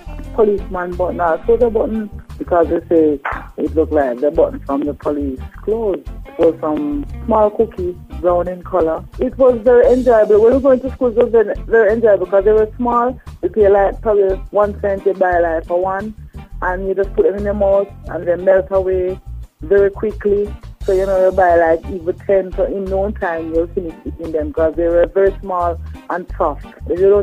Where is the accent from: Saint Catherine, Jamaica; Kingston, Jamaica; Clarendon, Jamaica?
Clarendon, Jamaica; Silent Hill; I'm from Silent Hill, Clarendon.